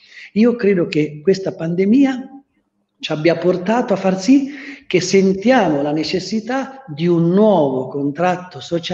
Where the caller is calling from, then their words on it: Solomeo, Umbria, Italy; Ti parlo dal mio paesino in Umbria, Solomeo, dove lavoriamo. Sì, questo è il nostro piccolo borgo.